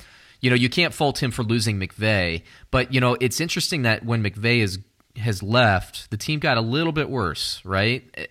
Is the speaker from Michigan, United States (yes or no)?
no; Florida, United States; I mean, I'm from Central Florida, but for crying out loud, dude.